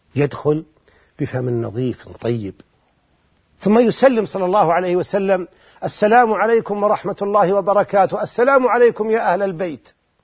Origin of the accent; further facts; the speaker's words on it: Az Zulfi, Riyadh Province, Saudi Arabia; ولا أزال أذكر من أيام الطفولة عندما كنت في بلدتنا في الزلفي